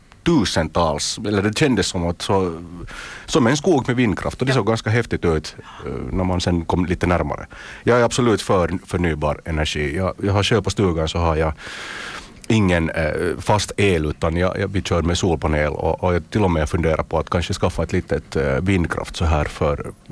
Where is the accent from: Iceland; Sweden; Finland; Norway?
Finland; Nagu, Southwest Finland; när jag kommer från Nagu, så vet jag, okej, nu är jag på rätt farled här.